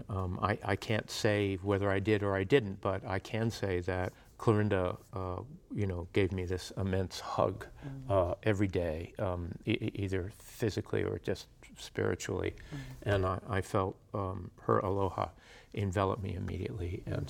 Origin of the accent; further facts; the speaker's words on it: New England, United States; Probably when I was growing up in New England, not so much.